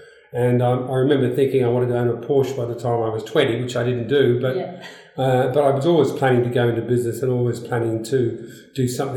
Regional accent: England, United Kingdom; moved away; because I was brought up in England and I travelled through Europe before I came out here

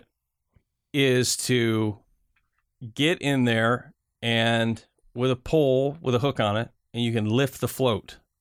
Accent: Michigan, United States; now in Oregon, United States; But where I grew up in Michigan, we did have water softener.

